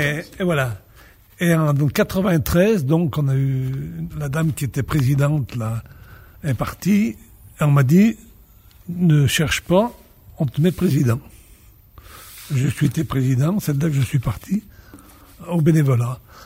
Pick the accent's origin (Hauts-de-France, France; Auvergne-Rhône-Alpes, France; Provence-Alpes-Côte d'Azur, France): Auvergne-Rhône-Alpes, France; Pont-de-Beauvoisin; moi je suis de Pont-de-Beauvoisin